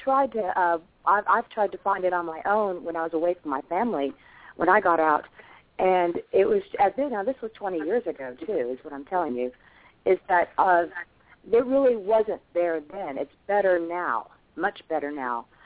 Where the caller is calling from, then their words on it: Nashville, Tennessee, United States; I'm calling from Nashville, Tennessee.